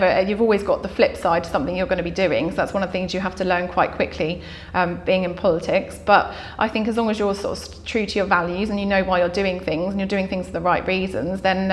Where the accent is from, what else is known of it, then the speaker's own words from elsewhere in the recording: Worthing, South East England, United Kingdom; I grew up in Worthing, and I've got three children living in Worthing as well.